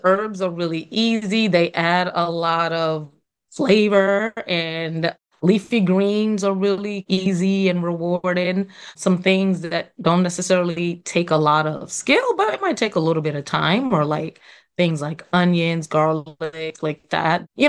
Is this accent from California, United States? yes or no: no; New York, United States; even being born and raised in New York, I just knew I wanted to have for myself at some point.